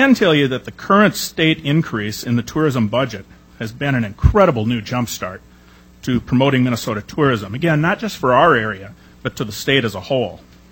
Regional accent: Ireland; because I'm Irish, and 3 minutes to speak usually means I'm giving a toast.

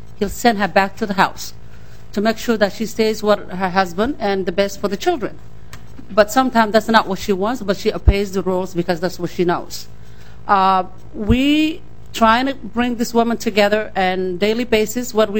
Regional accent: Somalia; now in United States; I'm born and raised in Somalia, but I'm here as a first-generation immigrant in America, especially the state of Minnesota.

